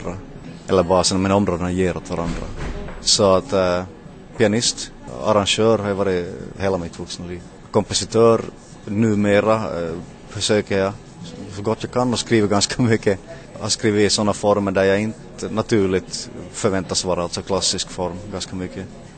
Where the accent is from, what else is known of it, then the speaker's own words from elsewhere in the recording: Jakobstad, Ostrobothnia, Finland; also born or lived in Larsmo; Jag är uppvuxen i Jakobstad, Larsmo. Jakobstad till 20 års ålder. Och sen har jag växt upp i Larsmo sen dess. Skrev studenten 88 här i Jakobstad. Och sen i väg till Sverige tillbaka.